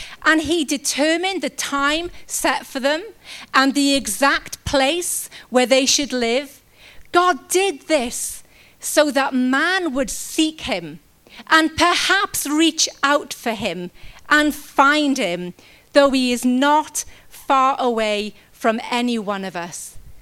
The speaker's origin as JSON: {"language": "English", "country": "United Kingdom", "said": "We're British and we're just going to put that face on and everything is going to be okay."}